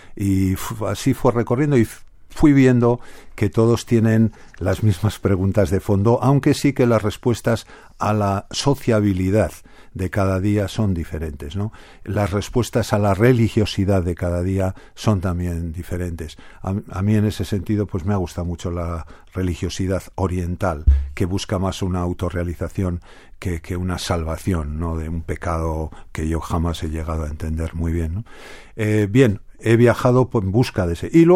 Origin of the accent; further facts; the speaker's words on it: Basque Country, Spain; Yo soy Ibarrés, pero soy profundamente guipuzcoano y me enorgullezco de mi condición guipuzcoana.